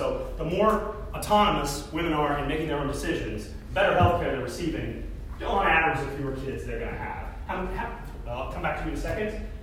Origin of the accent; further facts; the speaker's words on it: Colorado, United States; moved away as an adult; I came from Colorado, and I moved to the University of Wisconsin to get an education in anthropology.